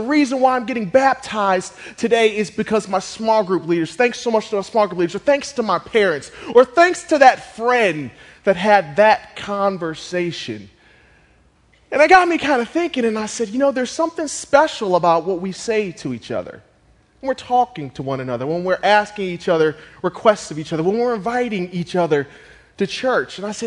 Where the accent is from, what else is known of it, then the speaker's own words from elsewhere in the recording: Akron, Ohio, United States; born there; I was born in Akron, Ohio.